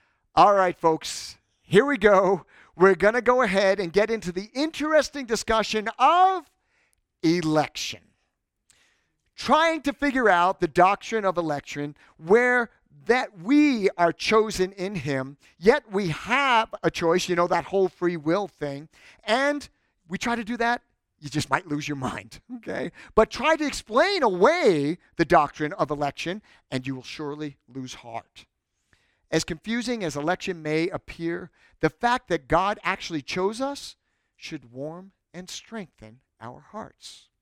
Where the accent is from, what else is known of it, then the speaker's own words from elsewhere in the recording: New York, United States; I lived in, born and raised in New York.